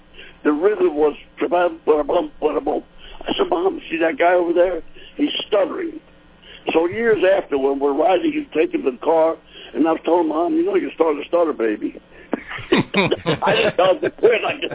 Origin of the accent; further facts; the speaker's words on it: Philadelphia, Pennsylvania, United States; See, I'm a kid from Philly.